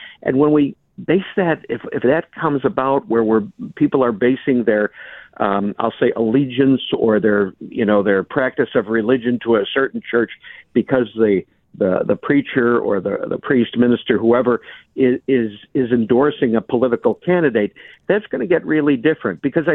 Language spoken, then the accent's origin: English; Buffalo, New York, United States; when I was a kid growing up in South Buffalo in the 60s and 70s